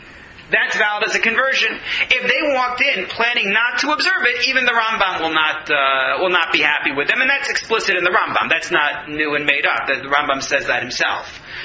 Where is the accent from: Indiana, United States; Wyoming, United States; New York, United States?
New York, United States; New York City; now in Canada; I'm a New Yorker. I'm polite by nature.